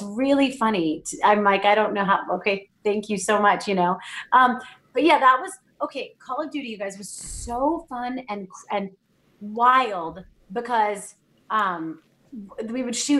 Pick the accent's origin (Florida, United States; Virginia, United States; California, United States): Virginia, United States; And then I grew up in Virginia, so it feels like so similar to how I grew up.